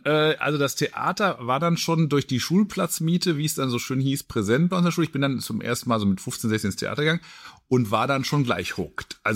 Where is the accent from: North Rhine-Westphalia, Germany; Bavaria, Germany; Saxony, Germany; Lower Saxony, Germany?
Bavaria, Germany; Nuremberg; Ich komme aus Nürnberg, Langwasser, so eine Hochhausstadt.